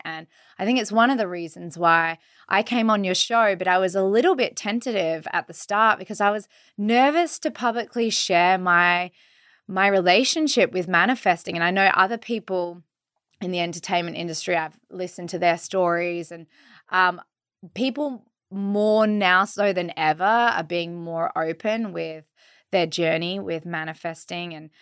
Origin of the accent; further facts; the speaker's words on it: Australia; but I'm from Australia. Obviously I'm like in Australia doing so many of the similar things